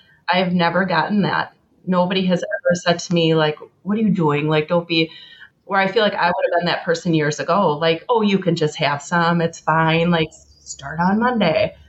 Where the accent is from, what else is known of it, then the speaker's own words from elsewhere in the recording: Wisconsin, United States; We are the drinkers.